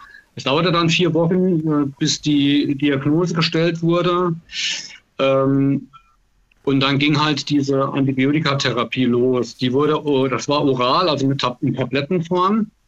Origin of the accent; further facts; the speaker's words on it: Saarland, Germany; born there; Ich komme aus dem Saarland gebürtig, also wohne auch im Saarland